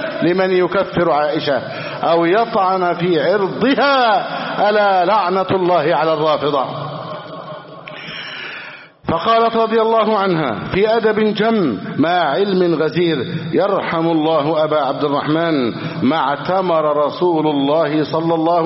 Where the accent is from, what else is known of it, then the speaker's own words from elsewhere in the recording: Egypt; اللهم اجعل بلدنا مصر سخاء رخاء